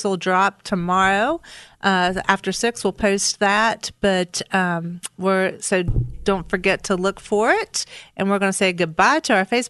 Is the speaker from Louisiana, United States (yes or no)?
no; Charleston, West Virginia, United States; I am from Charleston, West Virginia. I ran for city council at large and lost.